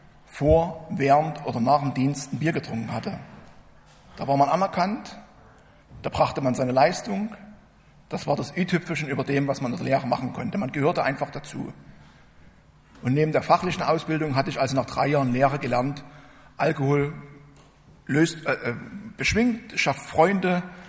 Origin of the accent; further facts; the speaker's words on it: Brand-Erbisdorf, Saxony, Germany; Ich komme aus Brand Erbesdorf, also einer kleinen Stadt in der Nähe von Freiberg.